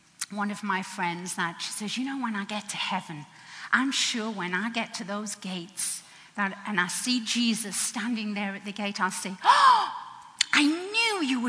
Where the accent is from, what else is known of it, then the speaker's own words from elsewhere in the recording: England, United Kingdom; because I grew up in England, and I knew we had a queen, and we had princesses and princes